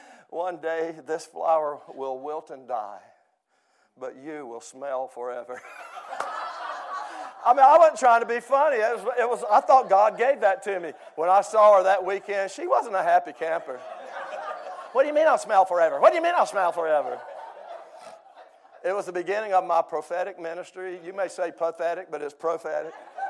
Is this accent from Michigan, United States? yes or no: no; Georgia, United States; Not like when I was growing up in South Georgia.